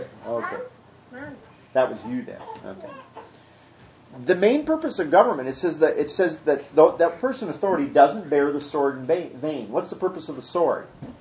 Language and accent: English; Iowa, United States; Bible college professor that I knew when I was growing up in Iowa